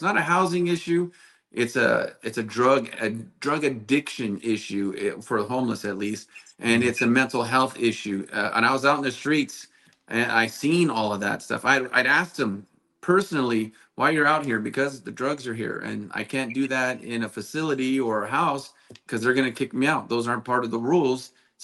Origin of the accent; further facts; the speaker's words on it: California, United States; this is not the way that I grew up here in San Fernando Valley and Santa Clarita